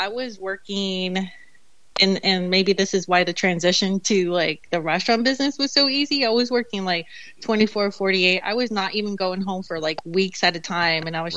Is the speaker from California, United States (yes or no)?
yes; California, United States; I lived in California and I grew up in California.